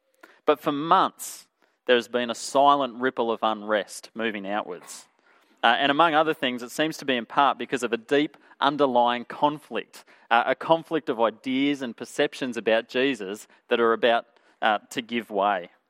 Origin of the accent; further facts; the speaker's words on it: Toowoomba, Queensland, Australia; now in Emerald, Australia; there was a flood in Toowoomba, my hometown